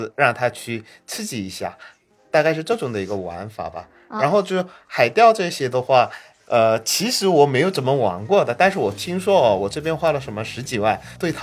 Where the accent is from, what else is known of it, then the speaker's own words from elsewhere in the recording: South Korea; Chinese is a second language; 我是来自韩国的85年的一个中年男生，